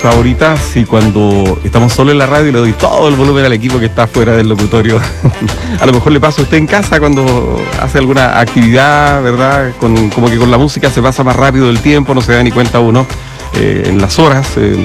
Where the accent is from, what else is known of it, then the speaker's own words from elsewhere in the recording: Chile; Aunque como buen chileno también hemos andado por ahí dando algunos retoques